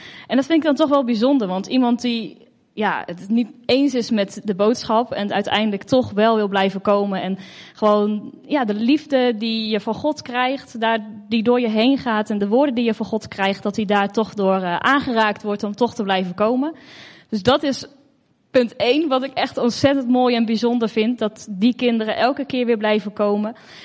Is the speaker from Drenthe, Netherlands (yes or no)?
no; Lunteren, Gelderland, Netherlands; ik kom uit Lunteren en ik werk ook op een school daar.